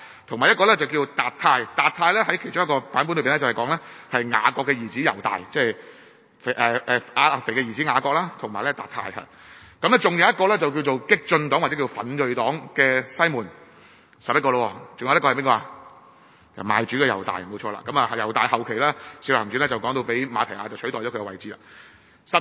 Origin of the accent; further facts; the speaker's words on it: Hong Kong; 我哋香港人都係咁做嘅